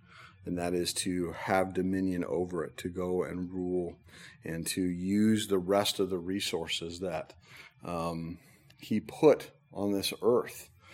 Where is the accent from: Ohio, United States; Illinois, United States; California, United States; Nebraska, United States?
Nebraska, United States; and growing up in Nebraska, you could drive outside the city, get away from the light, and just look up